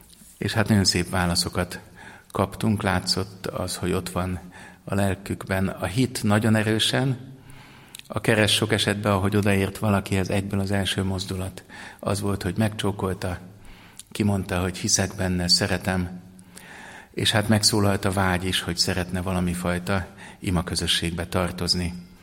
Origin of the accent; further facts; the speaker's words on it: Budapest, Hungary; Én úgy nőttem föl Budapesten második kerületben